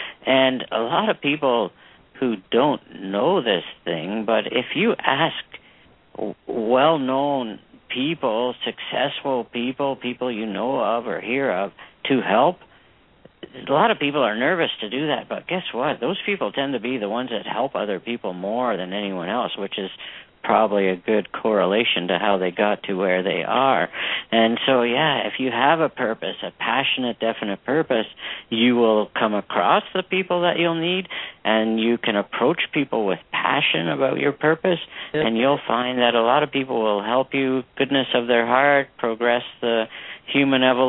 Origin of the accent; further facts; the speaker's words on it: Canada; I'm from Canada, so I'm thinking hockey, surf, or hypno hockey